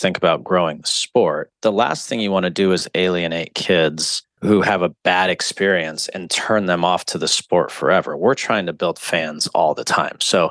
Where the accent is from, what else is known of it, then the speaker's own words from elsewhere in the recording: California, United States; I grew up in the Inland Empire with a single mom who was a special ed teacher.